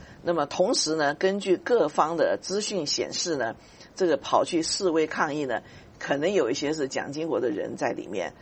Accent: Taiwan; 我是台湾长大的

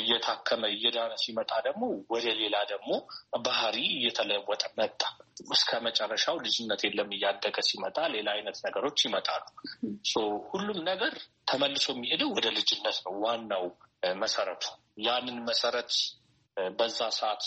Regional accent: Addis Ababa, Ethiopia; born there; የተወለድኩት በአዲስ አበባ ነው። ሃይስኩልም መጀመሪያ ሊሴ ገብረ ማርያም የፈረንሳይ ትምህርት ቤት ተማርኩት።

